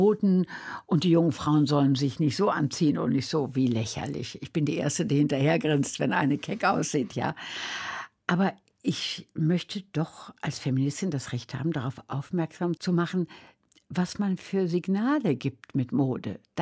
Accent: Wuppertal, North Rhine-Westphalia, Germany; Ich bin ja als kleines Kind evakuiert gewesen auf dem Land. Und später bin ich aufgewachsen in Wuppertal am Waldrand.

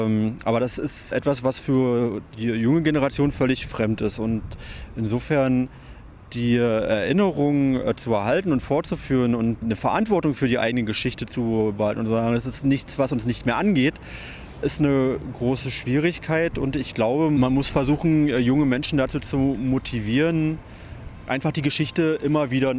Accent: Brandenburg, Germany; Ich bin selber am Rand des Konzentrationslagers aufgewachsen, in einer Siedlung, die damals für SS-Offiziere gebaut wurde im Jahr 1939, und bin auch noch Kind der DDR.

